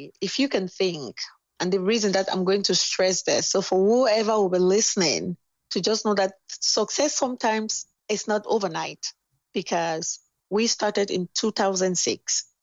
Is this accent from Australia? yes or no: no; Cameroon; now in United States; You know, and I'm from Cameroon. And we're looking at each other going, this America is something.